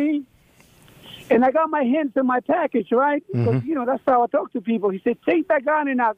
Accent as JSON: {"language": "English", "region": "New Jersey", "country": "United States", "tie": "born or raised there", "said": "You know, that was the plan, just to, you know, because I grew up in New Jersey."}